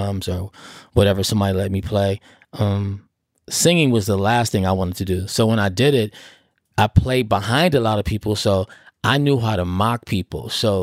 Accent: California, United States; I'm from the Bay.

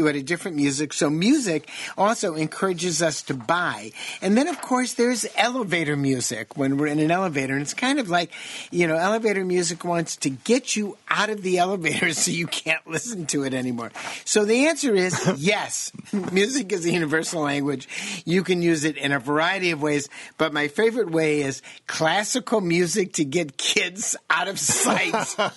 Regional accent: Chicago, Illinois, United States; I'm from Chicago originally.

